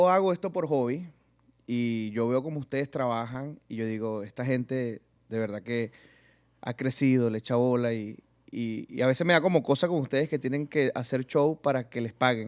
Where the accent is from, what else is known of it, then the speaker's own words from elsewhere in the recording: Barinas, Venezuela; yo soy de Barinas, de la región llanera, de la gente buena